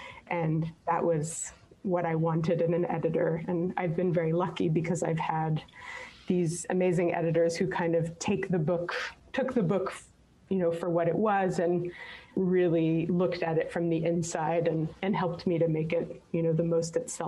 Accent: Montreal, Quebec, Canada; now in Boston, United States; I'm originally from Montreal, as you mentioned in your introduction, but I now live in Boston.

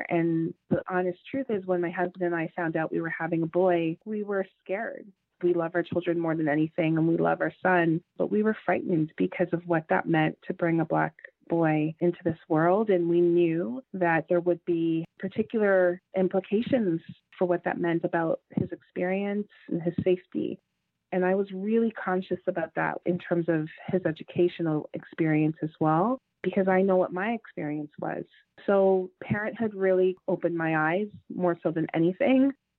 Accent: Toronto, Ontario, Canada; I grew up in Jane and Finch, which in Toronto they refer to as a high priority neighborhood, meaning that there were a lot of immigrants and poor people and racialized people who lived in the community.

